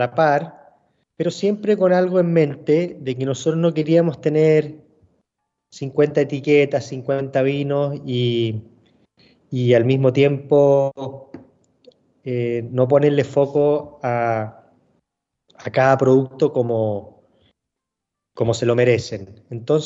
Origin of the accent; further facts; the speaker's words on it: Chile; Después trajimos, como somos chilenos, trajimos un Sauvignon Blanc de Chile, de Casablanca.